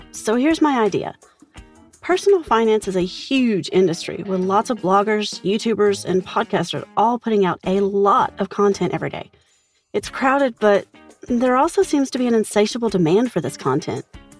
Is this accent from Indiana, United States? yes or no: no; Denver, Colorado, United States; from Denver, Colorado.